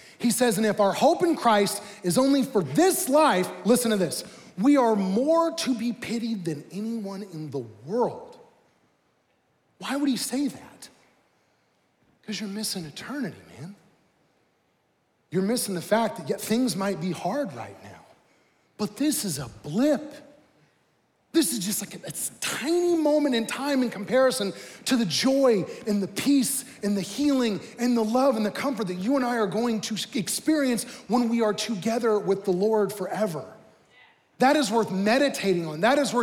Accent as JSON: {"language": "English", "town": "Franklin", "region": "Indiana", "country": "United States", "tie": "born or raised there", "also_born_or_lived": "Speedway", "said": "I was born in Speedway, grew up in Franklin, go Grizzly Cubs. And, you know, now I live on the south side here"}